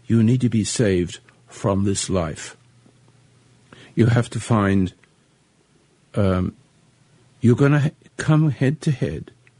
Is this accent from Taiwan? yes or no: no; England, United Kingdom; now in United States; And I'm an Englishman, you know, converted to become an American citizen.